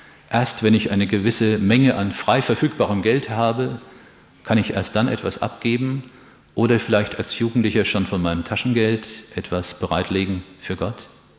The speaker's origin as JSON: {"language": "German", "town": "Oberursel", "region": "Hesse", "country": "Germany", "said": "Ich erinnere mich an Oberursel, wo ich herkomme"}